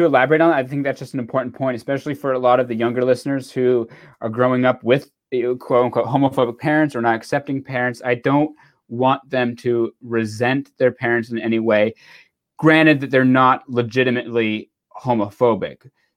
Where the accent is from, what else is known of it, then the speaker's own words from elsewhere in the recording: California, United States; I remember I was probably like 8 or 9 years old growing up in California when they had Prop 8